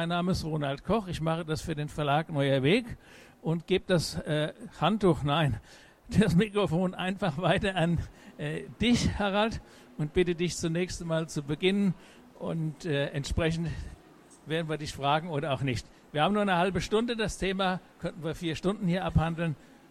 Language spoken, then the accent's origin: German; Essen, North Rhine-Westphalia, Germany; Wir kommen aus Essen.